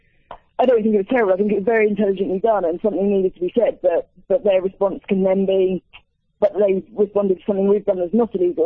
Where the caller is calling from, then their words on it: England, United Kingdom; I'm calling from England, so I sort of have a slightly different outlook on this, I think. But I have family over in the States